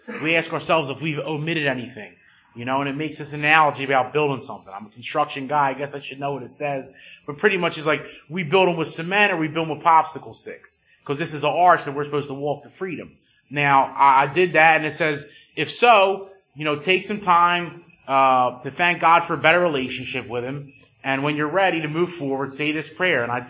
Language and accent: English; Pennsylvania, United States; living on the outskirts of Kensington, I'm from Montgomery County